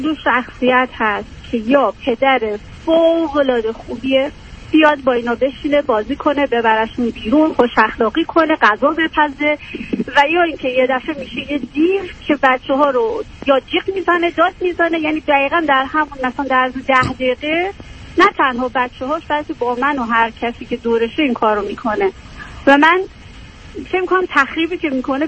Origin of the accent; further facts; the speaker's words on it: Iran; moved away as an adult; میخواستم که بیام هم تحصیل کنم هم فرار کنم از ایران و اومدم